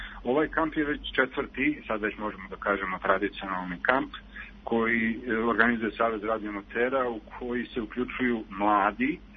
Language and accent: Serbian; Obrenovac, Belgrade, Serbia; ja sam inače iz Obrenovca